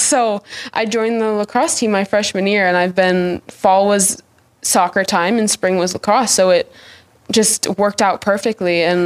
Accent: Traverse City, Michigan, United States; Mm-mm, no, I'm from Traverse City, Michigan.

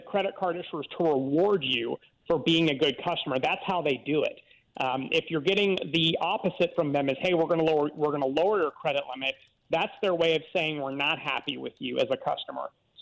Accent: Atlanta, Georgia, United States; I'm from Atlanta.

